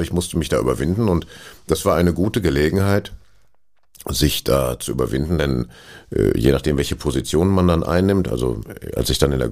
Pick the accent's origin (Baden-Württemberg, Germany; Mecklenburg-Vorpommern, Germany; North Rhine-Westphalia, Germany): North Rhine-Westphalia, Germany; Essen; Das Asbachtal, das ist ein Bach am Rande von Essen, wo ich groß geworden bin.